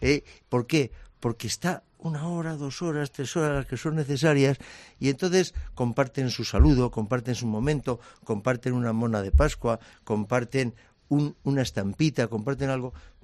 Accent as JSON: {"language": "Spanish", "region": "Region of Murcia", "country": "Spain", "said": "Porque somos parte de él, es que somos murcianos."}